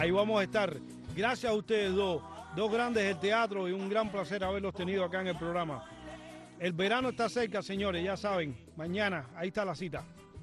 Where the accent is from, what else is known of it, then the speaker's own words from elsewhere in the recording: Cuba; now in Miami, United States; Sí, yo tuve el gusto de estar aquí cuando llegué de Cuba. Yo llegué hace 25 años y fui parte del grupo Prometeo